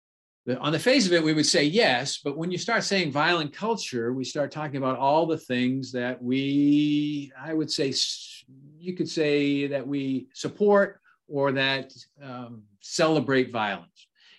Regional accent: Alaska, United States; So going to our gun situation, I'm from Alaska.

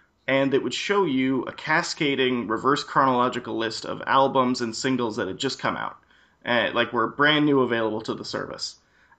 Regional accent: Alberta, Canada; I know I said that terribly wrong, but I'm from Alberta, so.

